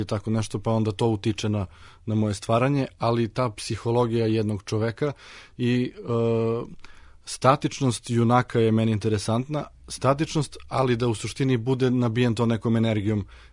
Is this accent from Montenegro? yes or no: no; Leskovac, Southern and Eastern Serbia, Serbia; Bio sam na Hisaru, to je Brdašce kod nas u Leskovcu.